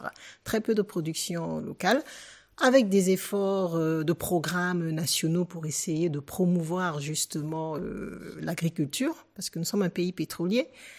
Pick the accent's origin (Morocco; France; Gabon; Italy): Gabon; moi, je viens du Gabon, un petit pays d'Afrique centrale.